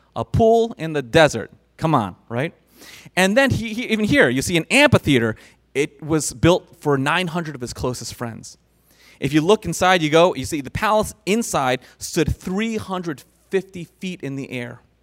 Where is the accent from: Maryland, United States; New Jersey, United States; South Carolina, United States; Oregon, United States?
New Jersey, United States; You know, I came from New Jersey, and in New York, we have a really well-known pastor.